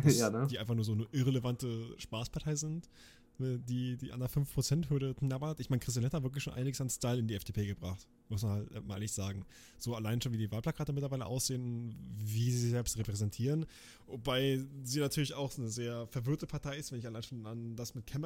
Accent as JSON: {"language": "German", "region": "Berlin", "country": "Germany", "said": "als Berliner habe ich insgesamt 6 Kreuze gelegt."}